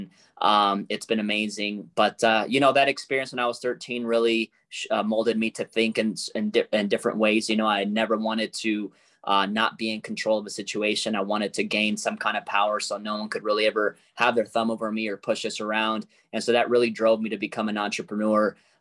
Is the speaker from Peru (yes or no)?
yes; Peru; I am 33 years of age. You know, I'm originally from Peru, from South America, you know, so I was born in like third world kind of poverty.